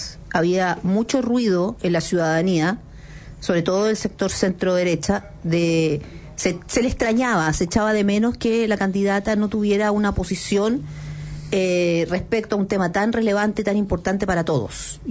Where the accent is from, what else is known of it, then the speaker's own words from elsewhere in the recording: Chile; a ese acuerdo llegamos como chilenos